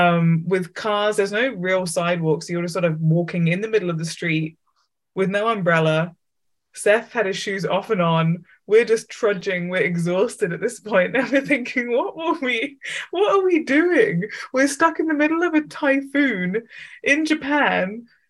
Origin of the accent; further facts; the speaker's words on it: England, United Kingdom; Like, I was from England.